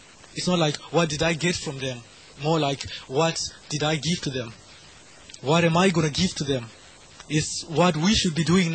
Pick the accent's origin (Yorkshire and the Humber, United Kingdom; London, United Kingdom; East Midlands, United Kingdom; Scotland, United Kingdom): East Midlands, United Kingdom; Leicester; there's a time in Leicester, I come from Leicester